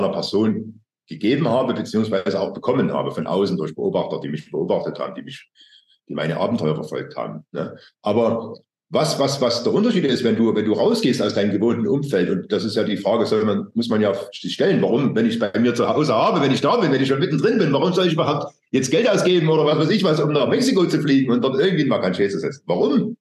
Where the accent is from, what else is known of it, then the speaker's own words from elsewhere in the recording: East Germany, Germany; ich bin in der DDR aufgewachsen